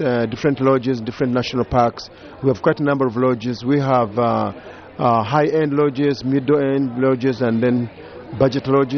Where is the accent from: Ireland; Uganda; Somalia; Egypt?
Uganda; accent: Ugandan; my accent, Ugandan accent of British origin.